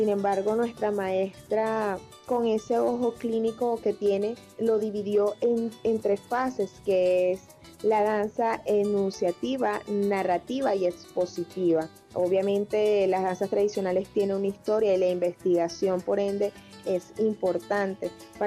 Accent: Venezuela; sino también como venezolana

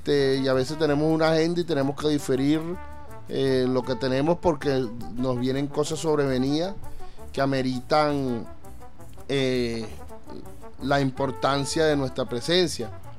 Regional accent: Venezuela; Porque nosotros en Venezuela también somos americanos. Lo que pasa es que somos suramericanos.

